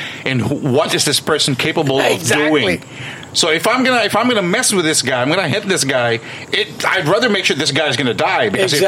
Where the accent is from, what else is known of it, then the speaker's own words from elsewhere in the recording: Cagayan de Oro, Northern Mindanao, Philippines; if you tell somebody that I'm from Cagayan de Oro, I'm from Mindanao, that's one of their biggest fears